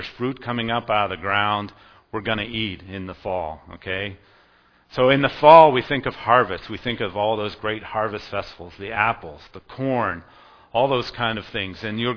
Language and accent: English; Pennsylvania, United States; accent: Pennsylvania; Now, I have to be careful here because my Pennsylvania accent, you'll think I'll say Feast of Booths, but I mean booths.